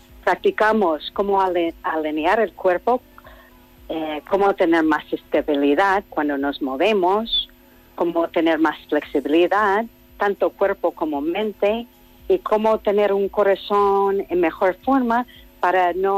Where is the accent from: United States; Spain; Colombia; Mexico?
United States; Los Angeles, California; que yo soy de Los Ángeles, uh-huh, California